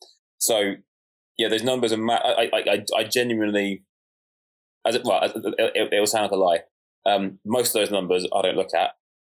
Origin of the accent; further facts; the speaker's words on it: Plymouth, South West England, United Kingdom; my dad still is a singer and guitarist around Plymouth, where I grew up. It's my hometown.